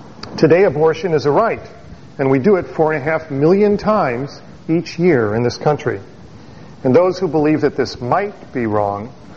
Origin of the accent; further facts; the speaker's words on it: Bellwood, Illinois, United States; I was raised in Bellwood in Elmhurst